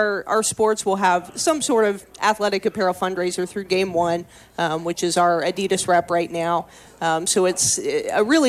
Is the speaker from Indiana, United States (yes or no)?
yes; Indiana, United States; Originally from southern Indiana, so our winters did not look a lot like this at all.